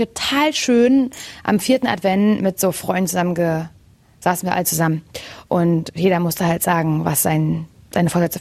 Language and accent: German; Mecklenburg-Vorpommern, Germany; Aber Jugendweihe ist bei uns in Mecklenburg-Vorpommern halt sowas wie Kommunion